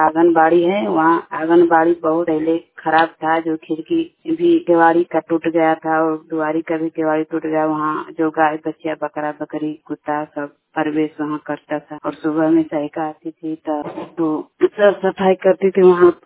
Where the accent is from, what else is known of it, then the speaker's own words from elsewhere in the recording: Jalam, Bihar, India; ग्राम Tzalam जिला कैमूर भवन का निवासी हूँ।